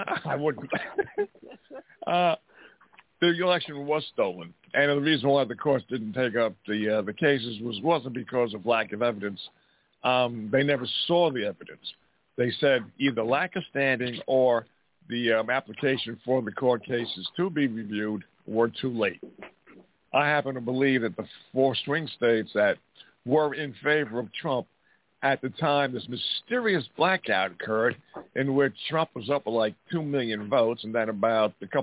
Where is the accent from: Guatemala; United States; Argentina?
Guatemala; and I am from Guatemala.